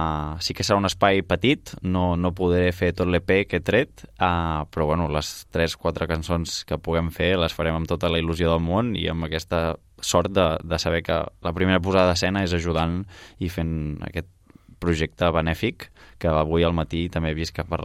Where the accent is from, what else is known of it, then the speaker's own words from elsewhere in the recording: Manresa, Catalonia, Spain; now in Barcelona, Spain; jo sóc de Manresa i ara estic vivint a Barcelona